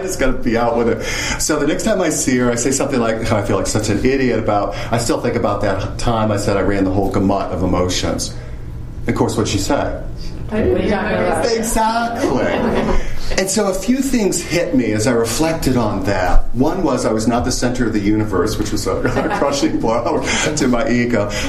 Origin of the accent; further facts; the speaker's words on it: Connecticut, United States; So I went to graduate school at Orono. I grew up in Connecticut. Went to Orono for grad school to become a wildlife biologist.